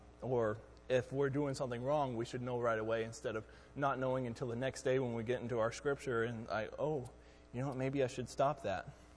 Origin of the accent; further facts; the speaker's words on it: Texas, United States; see, I'm originally from Texas, so I definitely am more of a Texan than a Yankee, but anyway.